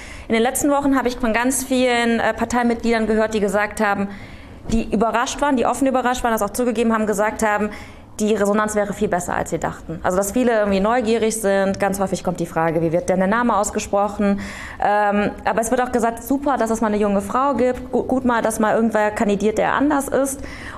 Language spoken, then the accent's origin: German; Aachen, North Rhine-Westphalia, Germany; born or raised there